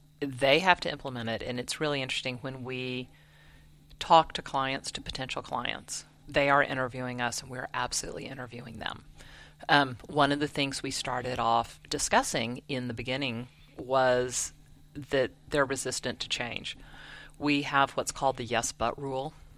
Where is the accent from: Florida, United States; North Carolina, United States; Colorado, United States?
Colorado, United States; So I spent a lot of time growing up in Colorado and actually lived there for a while.